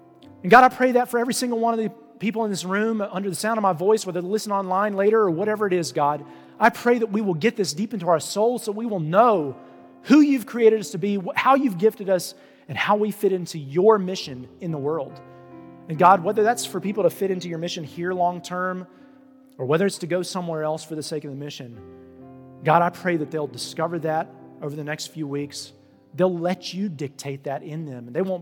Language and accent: English; Roanoke, Virginia, United States; I'm from Roanoke, and I grew up here, and I want to see the culture of Roanoke change.